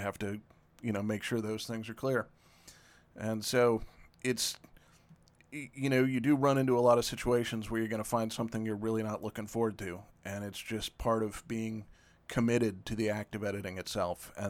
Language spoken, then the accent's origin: English; the South, United States; You know, I'm from the South. Good friends disagree on big things in huge ways all the time